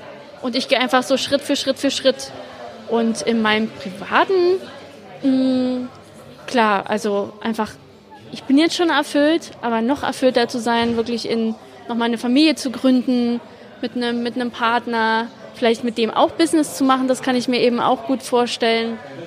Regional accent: Berlin, Germany; Berlin ist natürlich auch meine Heimat.

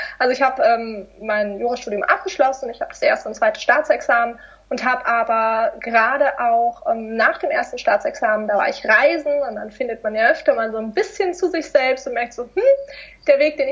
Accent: Baden-Württemberg, Germany; auch in Stuttgart, weil ich komme aus der Nähe.

